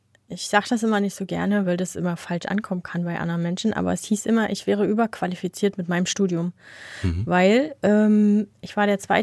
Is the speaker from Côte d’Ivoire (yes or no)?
no; Brandenburg, Germany; Und bin dann auch wieder in meine Heimat gezogen. Ich bin ja ein Brandenburger Kind in der Nähe vom Spreewald